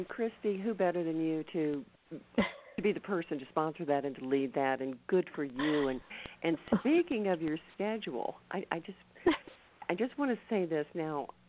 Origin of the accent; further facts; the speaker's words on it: the South, United States; because I'm from the South also